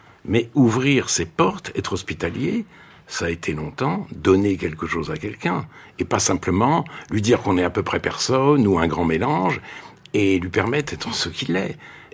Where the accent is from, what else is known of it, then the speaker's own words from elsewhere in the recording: France; je suis de quelque part, je suis français que je veuille ou non, et en plus je le veux.